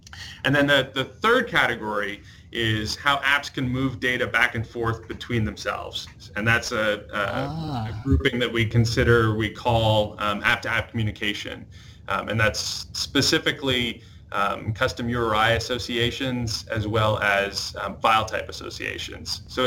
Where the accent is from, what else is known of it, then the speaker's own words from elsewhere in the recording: Ontario, Canada; So I grew up in Canada, in Eastern Ontario, near sort of between Montreal and Ottawa.